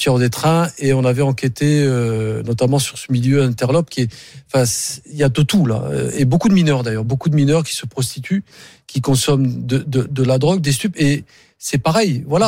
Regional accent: Marseille, Provence-Alpes-Côte d'Azur, France; J'ai travaillé au stup à Marseille, je suis marseillais. Donc je connais bien la ville

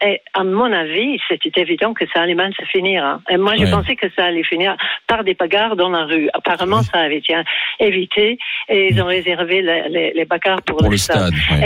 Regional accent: England, United Kingdom; French is a second language; now in France; Ben, je suis anglaise d'origine, mais en fait, la plupart de ma vie, je l'ai vécue en France.

